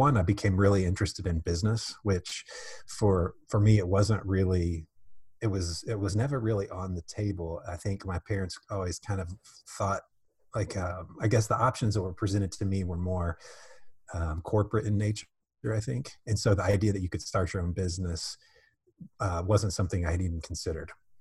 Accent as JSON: {"language": "English", "town": "Indianapolis", "region": "Indiana", "country": "United States", "said": "So I'm mainly from Indianapolis."}